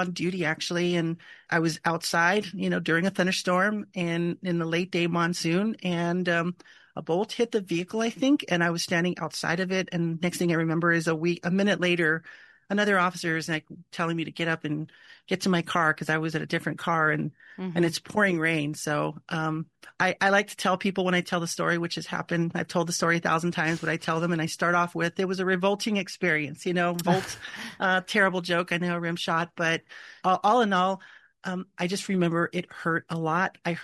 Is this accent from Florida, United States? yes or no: no; El Paso, Texas, United States; You know, I grew up in El Paso, Texas. So not the same desert, the Chihuahuan desert